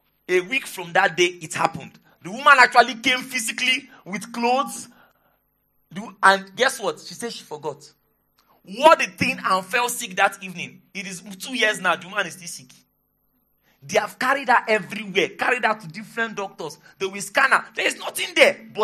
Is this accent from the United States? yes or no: no; Port Harcourt, Rivers, Nigeria; We grew up together in Port Harcourt.